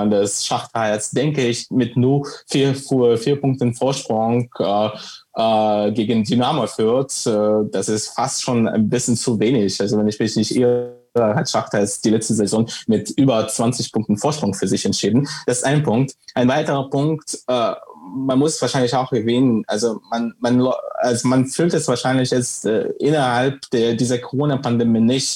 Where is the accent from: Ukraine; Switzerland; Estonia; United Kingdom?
Ukraine; Sevastopol, Crimea; Also ich stamme selbst, wie gesagt, aus Sevastopol auf der Krim, und das ist ein sehr stark russisch geprägter Staat